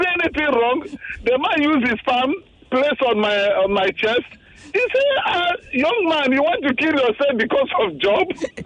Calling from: Ibadan, Oyo, Nigeria; All from Ibadan.

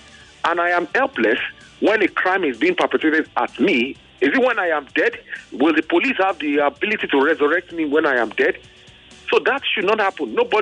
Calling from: Ikorodu, Lagos, Nigeria; I'm calling from Ekurudu.

